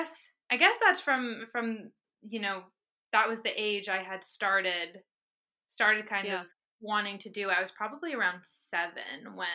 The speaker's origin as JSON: {"language": "English", "town": "Bath", "region": "Maine", "country": "United States", "moved": "as an adult", "lives_now": "California, United States", "said": "Maine. I am from, originally from Bath, Maine. My parents now live in Vinyl Haven, Maine. So that's where our home is."}